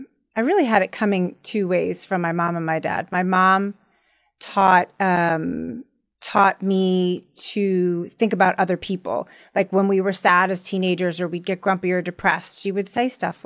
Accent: New York, United States; But I was raised in New York.

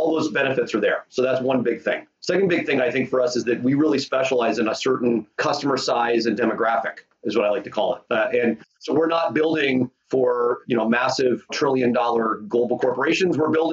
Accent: Atlanta, Georgia, United States; I mean, I grew up in Atlanta, Georgia, had a very happy, supportive, welcoming family.

